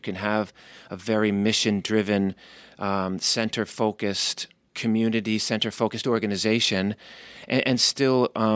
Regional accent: Vermont, United States; also born or lived in Massachusetts / Saratoga, New York; I was born in Massachusetts, grew up in Vermont, spent quite a bit of time in the Saratoga area of New York when my father got a job up there.

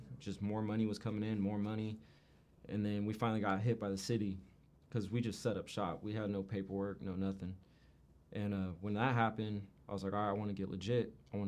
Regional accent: Vacaville, California, United States; Vacaville. I'm in Solano County.

